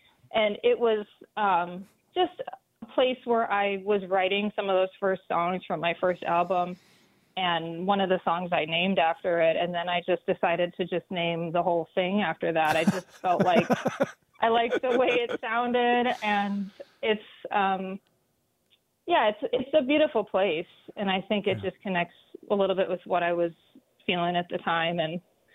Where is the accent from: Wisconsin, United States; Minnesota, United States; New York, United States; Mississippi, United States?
Wisconsin, United States; Lake Geneva; And so we're from Wisconsin. I'm from Lake Geneva, so that's like closer to Chicago.